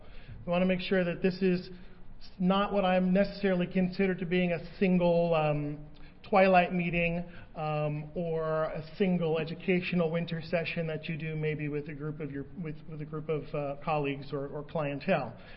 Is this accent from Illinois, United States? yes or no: no; New Jersey, United States; Yeah, sorry, I'm from New Jersey. I speak quickly.